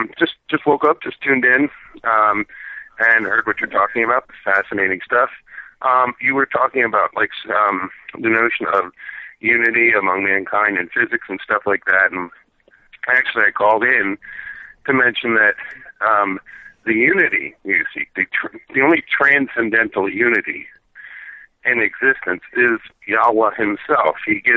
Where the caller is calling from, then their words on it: Philadelphia, Pennsylvania, United States; Hello, Richard. … from Philadelphia.